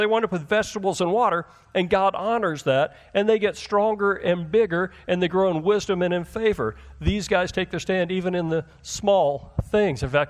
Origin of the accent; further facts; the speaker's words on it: the South, United States; I grew up in the South, so I'm going to say it the way we show his rear end.